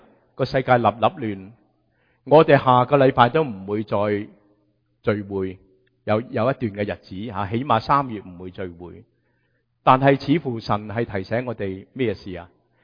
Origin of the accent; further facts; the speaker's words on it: Guangdong, China; 他的忍耐好像我们广东人煲汤一样